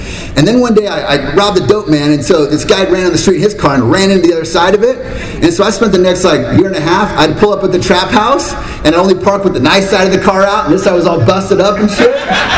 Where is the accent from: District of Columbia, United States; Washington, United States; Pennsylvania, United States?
Washington, United States; Longview; I grew up in Southwest Washington, predominantly white community.